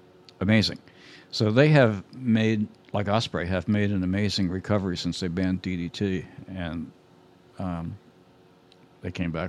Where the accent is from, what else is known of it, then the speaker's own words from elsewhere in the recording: Clayton, Delaware, United States; I remember seeing one when I was about 8 years old. I grew up in Clayton, Delaware.